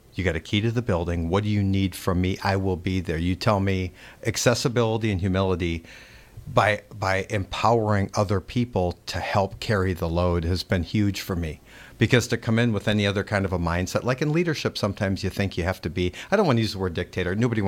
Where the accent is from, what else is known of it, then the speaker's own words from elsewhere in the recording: Appleton, Wisconsin, United States; moved away; And we're both from Appleton, Wisconsin, went to high school, like I said, together.